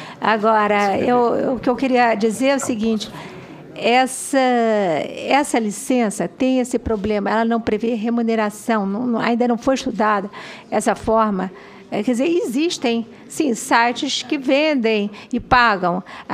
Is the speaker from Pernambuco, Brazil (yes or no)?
no; São Paulo, Brazil; eu sou de São Paulo, quer dizer, apesar de ter dito aqui que sou meio carioca, sou meio baiana, sou meio paulista, sou meio pernambucana, mas de qualquer forma, eu cresci no Bexiga e no Teatro Oficina